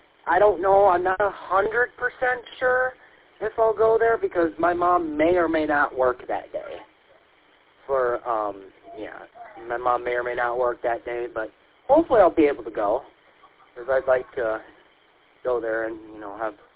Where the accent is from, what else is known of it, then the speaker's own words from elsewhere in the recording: Lansing, Michigan, United States; And probably about an hour drive from here, from my hometown of Lansing.